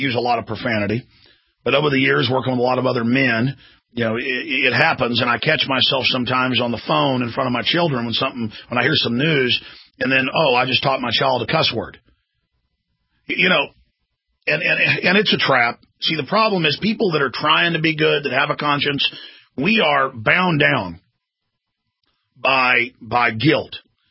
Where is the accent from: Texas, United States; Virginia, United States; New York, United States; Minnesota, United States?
Texas, United States; Yeah, I'm from Texas, folks. I'm a redneck.